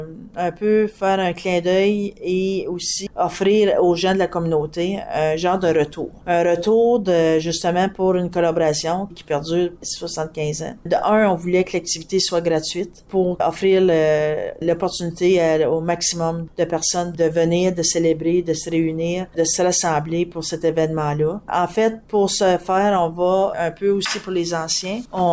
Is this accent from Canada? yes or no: yes; Saint-Albert, Ontario, Canada; j'ai fait un lien automatique avec mon village d'origine, Saint-Albert